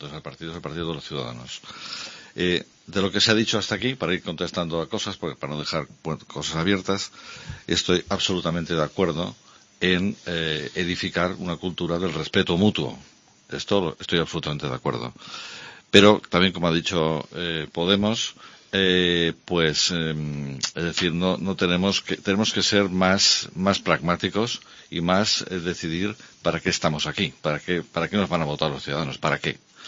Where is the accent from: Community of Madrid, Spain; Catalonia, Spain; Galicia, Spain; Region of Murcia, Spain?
Catalonia, Spain; Barcelona; born there; yo soy nacido en Barcelona, llevo aquí viviendo casi 40 años. Mi bisabuela era de Tama. Que está al lado de Potes.